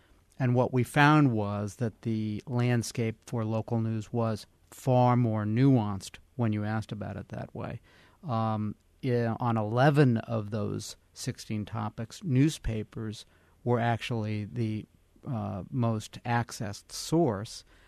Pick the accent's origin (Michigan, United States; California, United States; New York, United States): California, United States; I grew up in California where we had a referendum once on whether people wanted to pay for television